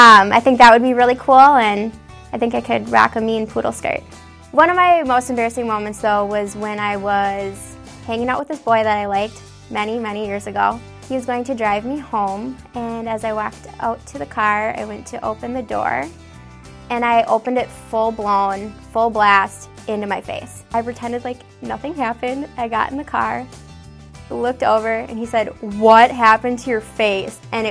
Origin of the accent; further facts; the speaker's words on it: Plymouth, Minnesota, United States; I'm from Plymouth, and this is my rookie year on the team.